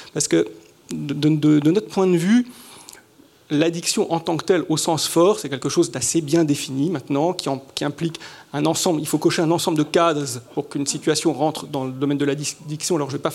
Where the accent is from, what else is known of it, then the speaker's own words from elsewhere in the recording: Switzerland; born there; d'autant que je suis né en Suisse, donc il y avait un rapport à l'immersion dans le paysage